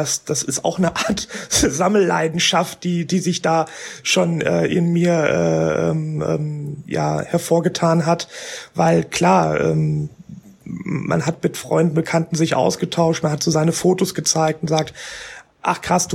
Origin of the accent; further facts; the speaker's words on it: North Rhine-Westphalia, Germany; im Ruhrgebiet, da wo ich herkomme